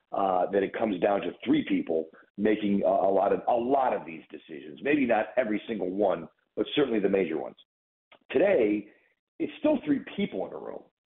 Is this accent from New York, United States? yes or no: yes; North Tonawanda, New York, United States; I grew up here in Western New York, from North Tonawanda.